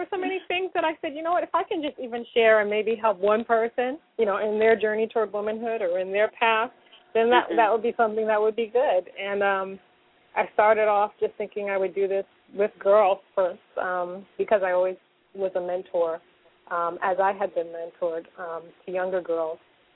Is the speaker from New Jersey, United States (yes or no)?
yes; Newark, New Jersey, United States; Okay. Well, I grew up in Newark, New Jersey.